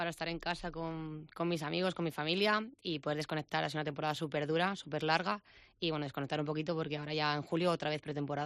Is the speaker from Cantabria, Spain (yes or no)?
yes; Santander, Cantabria, Spain; Yo vivo, soy de Albericia, vivo en el barrio de Albericia. Ay, y bueno, pues todo lo que es Santander en general.